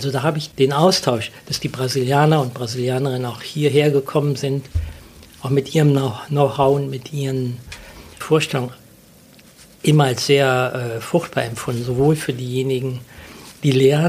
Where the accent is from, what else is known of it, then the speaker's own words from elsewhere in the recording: North Rhine-Westphalia, Germany; Und ich komme ja so aus der Nähe von Köln